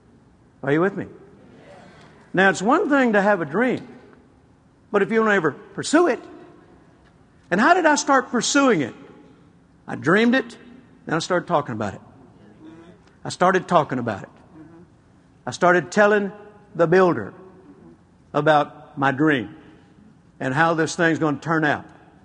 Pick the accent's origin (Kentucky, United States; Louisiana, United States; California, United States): Louisiana, United States; Shreveport; East Texas, not too far from where I grew up in Shreveport.